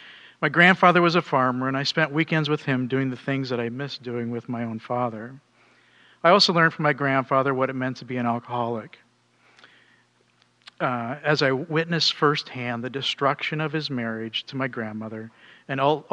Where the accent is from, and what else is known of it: The Dalles, Oregon, United States; born there